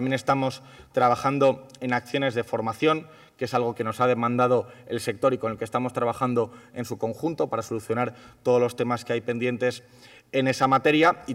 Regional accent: Burgos, Castile and León, Spain; o en mi ciudad natal, en Burgos

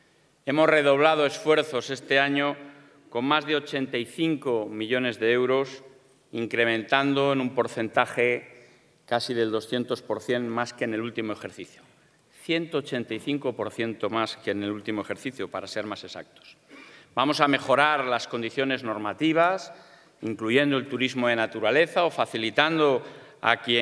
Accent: Castile and León, Spain; Esa es la gente de Castilla y León. Así somos la gente de Castilla y León. Así somos los castellanos y leoneses.

